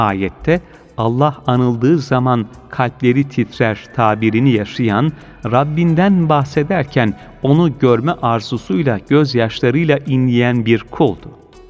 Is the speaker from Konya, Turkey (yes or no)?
yes; Konya, Turkey; aslen Konyalıyım.